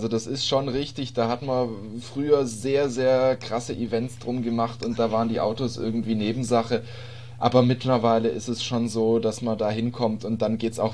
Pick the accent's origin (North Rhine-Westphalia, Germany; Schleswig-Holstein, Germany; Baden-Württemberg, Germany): Baden-Württemberg, Germany; Stuttgart; aus Stuttgart, wo ich herkomme